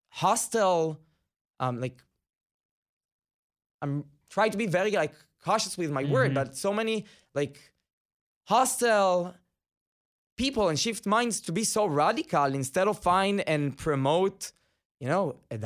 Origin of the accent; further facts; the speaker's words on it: Israel; English is a second language; Automatically, since I'm Israeli and you can't miss it by my accent, they shut me down.